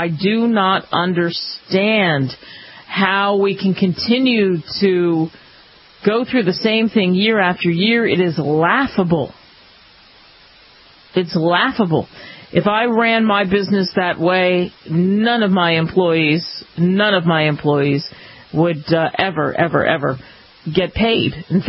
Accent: United States; I am an American Muslim, and I love this country, and I love my religion

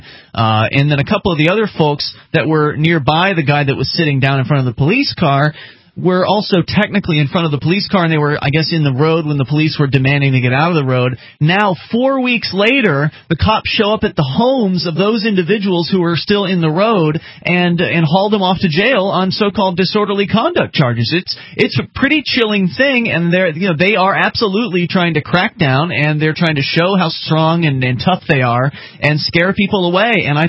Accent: Florida, United States; I come from Florida.

